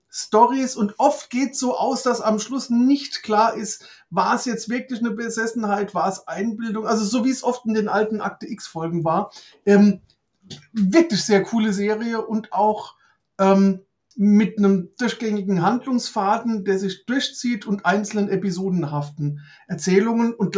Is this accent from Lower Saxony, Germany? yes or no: no; Rhineland-Palatinate, Germany; ich stamme ja aus der Nähe von Rammstein mit einem M, ne, der größte amerikanische Militärflughafen.